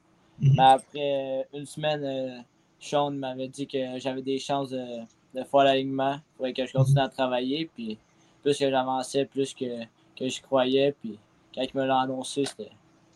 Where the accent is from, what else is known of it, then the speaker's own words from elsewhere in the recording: Amos, Quebec, Canada; Je joue cette année pour les Forestiers d'Amos. Je viens d'Amos. J'ai fait mon hockey mineur ici.